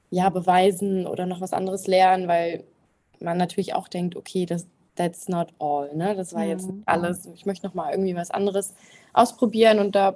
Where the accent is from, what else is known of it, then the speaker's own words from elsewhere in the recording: Münster, North Rhine-Westphalia, Germany; Ich komme aus Münster